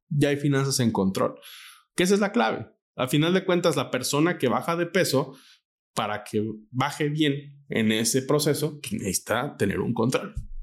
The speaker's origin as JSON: {"language": "Spanish", "country": "Mexico", "said": "y más como mexicanos nos cuesta mucho"}